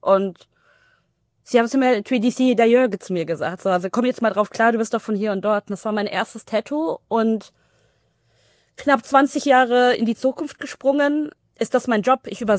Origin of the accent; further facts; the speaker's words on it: Paderborn, North Rhine-Westphalia, Germany; weil ich komme halt, wie gesagt, aus dem Vorort sogar von Paderborn. Es war sehr, sehr weiß gelesen. Ich war die einzige POC halt dort.